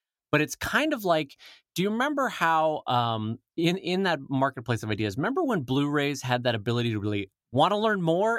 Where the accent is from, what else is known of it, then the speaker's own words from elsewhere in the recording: Carlsbad, California, United States; No, I grew up in San Diego, California County, in a little town called Carlsbad, which now has a Legoland in it.